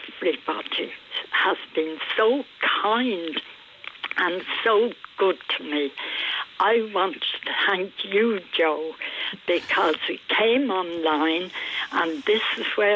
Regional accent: Ireland; And the gentleman opened the door and I told him I was from Ireland and that I had found my mum here

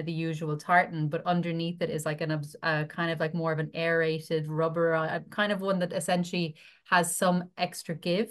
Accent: Ireland; We actually really are here to perform as an Irish team.

